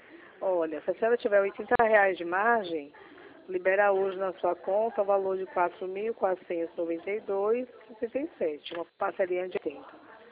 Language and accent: Portuguese; Recife, Pernambuco, Brazil; Eu também sou de Pernambuco, viu? Apesar do sotaque, sou de Recife.